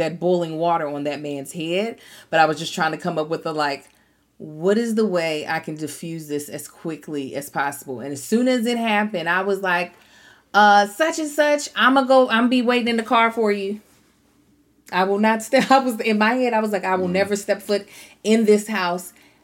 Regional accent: Baltimore, Maryland, United States; oh, I'm from Baltimore. We love crabs.

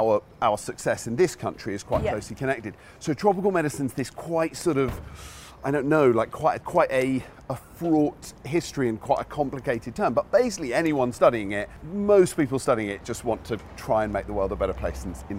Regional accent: London, United Kingdom; I had a very lovely, comfortable childhood growing up in London with my parents.

